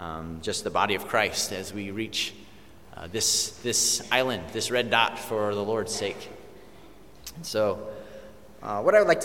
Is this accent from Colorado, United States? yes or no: yes; Colorado, United States; now in Singapore; I am from the U.S. I'm from Colorado, and I am the youngest of nine children